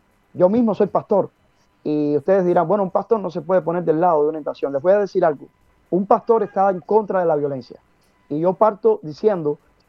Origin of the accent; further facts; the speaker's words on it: Cuba; now in United States; Y yo como cubano residente en los Estados Unidos, refugiado en este país